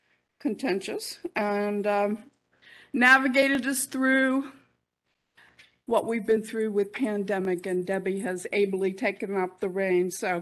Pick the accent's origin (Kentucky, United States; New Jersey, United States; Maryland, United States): Kentucky, United States; Louisville; Tom and I discovered that we had another thing in common besides our Al-Anon history, and that's we're both from Louisville.